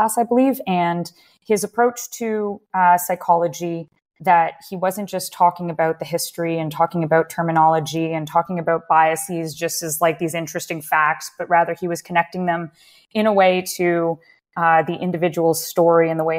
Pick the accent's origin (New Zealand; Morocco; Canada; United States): Canada; Waterloo, Ontario; I grew up in Waterloo. That's about an hour or so outside of Toronto, in Canada. And I grew up with two parents that were incredibly hardworking. My mom is from Lebanon, and she came over at a young age. And my dad was born in Canada.